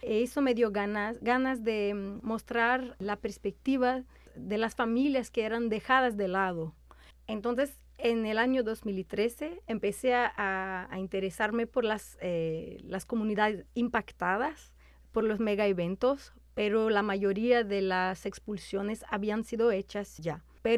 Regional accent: Quebec City, Quebec, Canada; Spanish is a second language; now in Brazil; soy de Quebec, de la ciudad de Quebec, pero hace 12 años que vengo y vuelvo entre Quebec y Brasil. Desde el 2006, la primera vez me fui a Río para estudiar

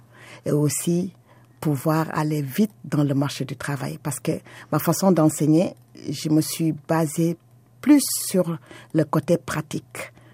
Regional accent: Senegal; moved away; Je viens du Sénégal et je suis arrivée ici avec mes enfants. Je suis une mère monoparentale de 7 enfants.

